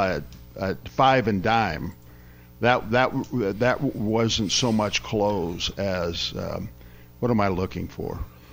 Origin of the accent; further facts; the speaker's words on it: Missouri, United States; also born or lived in Geneva, United States; I was born in Batavia, well, Geneva, right next door, and I lived there till I was four, and then we moved to Missouri, and lived on a farm in Missouri from the time I was four until I think I was 11.